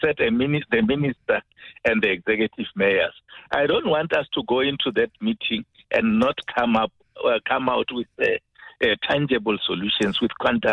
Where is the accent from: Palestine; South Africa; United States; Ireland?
South Africa; Mutatem, Limpopo; Look, it's not long that I was in that area. I'm from Mutatem, you know. Mutatem is 5 minutes drive to Tafelkop.